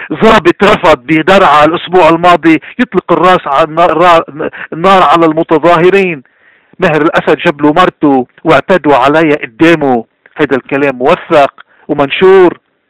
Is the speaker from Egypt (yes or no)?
no; Lebanon; نحن كلبنانيين لا يمكن أي نظام يجي بسوريا ويقدر يأذينا